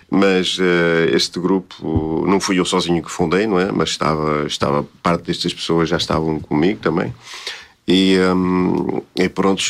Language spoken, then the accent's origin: Portuguese; Gondoriz, Viana do Castelo, Portugal; now in France; Eu sou natural de Gondoriz, a freguesia de Gondoriz, de Arcos de Valdevez. Não resido, resido em França e o meu lugar onde nasci é a Lombadinha. É mesmo um lugarzinho muito serrano, aquilo.